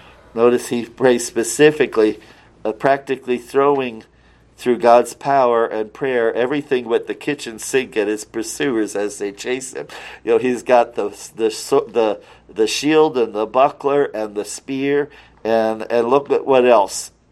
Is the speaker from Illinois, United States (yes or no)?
yes; Illinois, United States; I remember, see, I was raised in Illinois, which is all flat